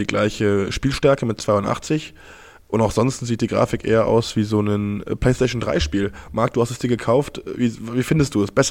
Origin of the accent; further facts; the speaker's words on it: Germany; now in France; Ich komme aus Deutschland, bin in Frankreich.